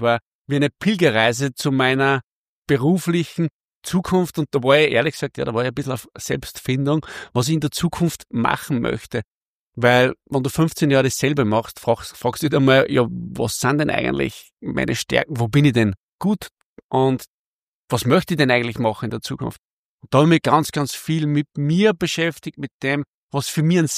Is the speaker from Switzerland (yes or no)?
no; Bad Leonfelden, Upper Austria, Austria; ich bin in Oberösterreich geboren, genau gesagt in Bad Leonfelden im schönen Mühlviertel und bin da geboren, habe mich dort verliebt in dieselbe Traumfrau, die ich noch immer zur Frau haben darf, habe dort ein kleines Häuschen mit drei Kindern gefüllt und ja, waschechter Oberösterreicher.